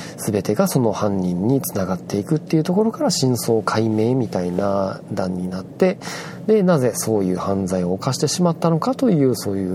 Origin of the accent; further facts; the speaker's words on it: Kagawa, Japan; 故郷の香川県などに行こうかなと思ってましたけれども